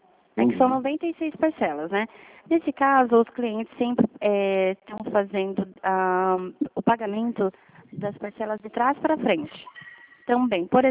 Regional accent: Dourados, Mato Grosso do Sul, Brazil; Eu sou de Dourados, Mato Grosso do Sul.

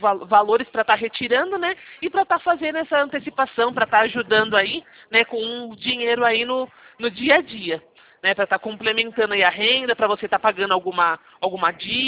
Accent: São Carlos, São Paulo, Brazil; Sim, sou daqui de São Carlos.

